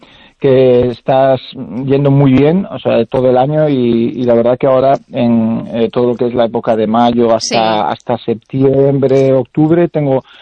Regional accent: Sarria, Galicia, Spain; Con mi pueblo también, evidentemente, con Sarria, pues y Sarria.

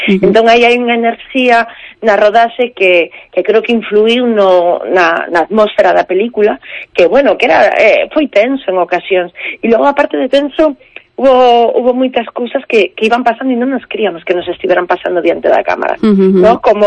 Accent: Valdeorras, Galicia, Spain; eu que son de Valdeorras

